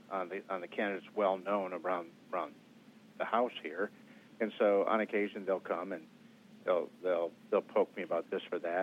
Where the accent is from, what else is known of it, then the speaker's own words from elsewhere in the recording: Wisconsin, United States; My home state of Wisconsin hasn't voted yet, and that's coming up on April 5th